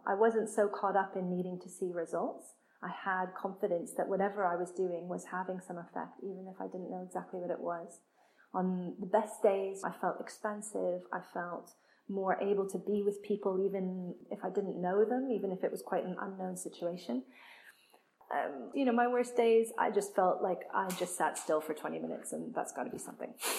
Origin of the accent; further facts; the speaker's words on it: Canada; so I'm from Canada originally, think of all my friends and family in Canada